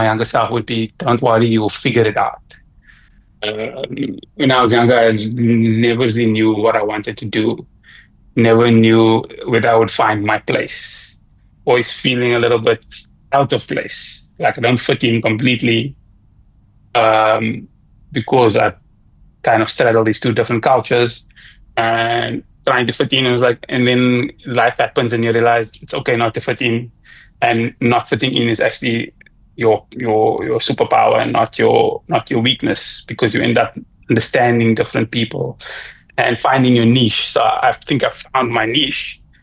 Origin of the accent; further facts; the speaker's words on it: Cape Town, Western Cape, South Africa; I'm from Cape Town, and a lot of people from Cape Town, or the majority of people from Cape Town that come from my area, don't travel.